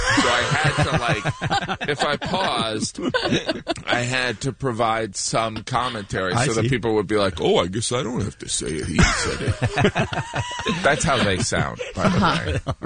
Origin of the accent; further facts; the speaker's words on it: Indiana, United States; I grew up in Indiana.